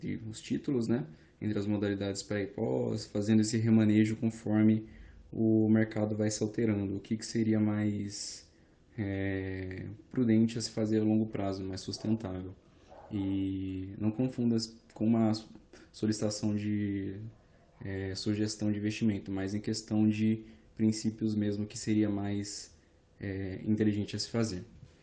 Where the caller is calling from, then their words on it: São José dos Campos, São Paulo, Brazil; eu falo de São José dos Camp